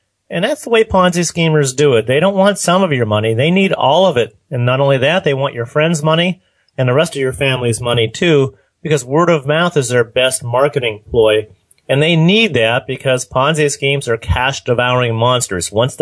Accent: Pennsylvania, United States; I grew up in Pennsylvania hunting.

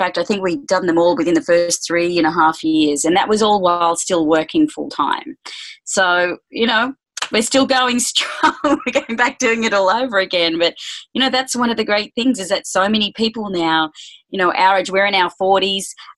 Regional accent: Australia; now in United States; You might have already detected I am Australian and I've been living in the US for 10 years.

